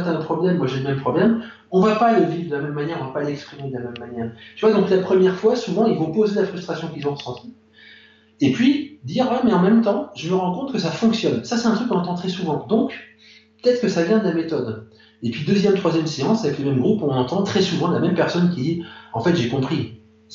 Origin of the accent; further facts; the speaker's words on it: Grand Est, France; Je suis originaire de Moselle même enfant, et bien que je ne sois pas enfin, super vieux par rapport à ces événements, quoi. J'ai une cinquantaine d'années